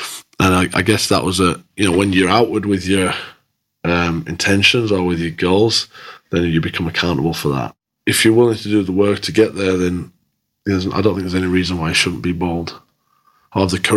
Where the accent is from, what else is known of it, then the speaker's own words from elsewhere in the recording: Dewsbury, Yorkshire and the Humber, United Kingdom; Yeah, I'm a kid from Dewsbury. I come down with my mum to talk to him.